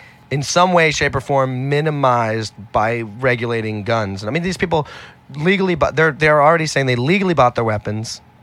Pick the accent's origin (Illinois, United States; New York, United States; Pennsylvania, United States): New York, United States; Manhattan; born there; But I was born in Manhattan.